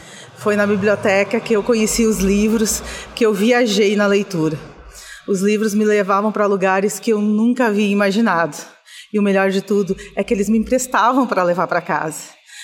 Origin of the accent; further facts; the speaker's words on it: Santa Cruz do Sul, Rio Grande do Sul, Brazil; eu sou da cidade de Santa Cruz do Sul, no estado do Rio Grande do Sul.